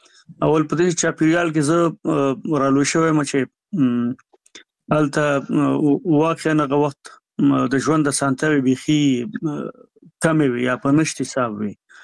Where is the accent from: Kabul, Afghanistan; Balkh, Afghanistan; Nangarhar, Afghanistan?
Nangarhar, Afghanistan; born or raised there